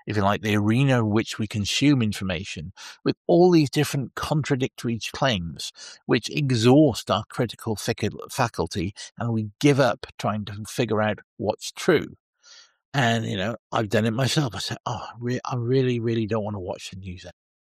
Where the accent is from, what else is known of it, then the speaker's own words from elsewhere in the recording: Portugal; You mentioned that I'm from Portugal.